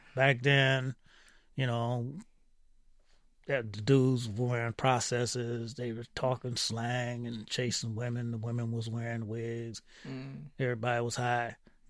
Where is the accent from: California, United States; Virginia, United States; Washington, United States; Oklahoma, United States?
California, United States; San Francisco; also born or lived in Oakland; I went to school, was born and raised, and worked mostly in San Francisco, but most of my growing up and learning in life was done in Oakland, California.